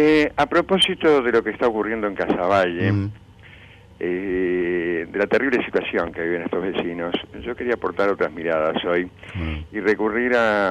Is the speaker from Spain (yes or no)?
no; Montevideo, Uruguay; born there; Yo nací allí, en Maroñas, a una cuadra de Aparicio de Arabia, digamos, en la zona norte de esta cuenca, ¿no? Ajá. Viví allí apenas una semana